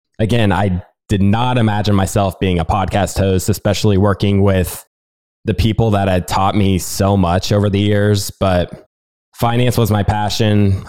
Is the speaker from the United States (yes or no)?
yes; Midwest, United States; Yeah, so as I mentioned earlier, I grew up in the Midwest.